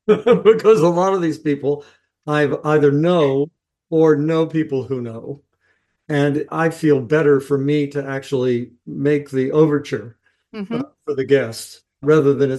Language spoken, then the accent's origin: English; West Virginia, United States; A James Beard winning chef from West Virginia, my home state.